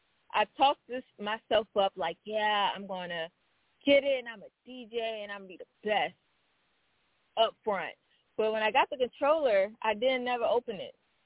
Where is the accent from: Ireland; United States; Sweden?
United States; Maryland; Yes, I'm originally from Maryland, Prince George's County.